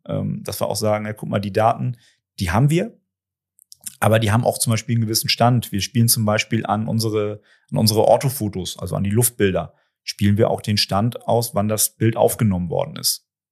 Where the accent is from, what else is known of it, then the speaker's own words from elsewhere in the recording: Germany; ich komme aus der Nähe von Hamburg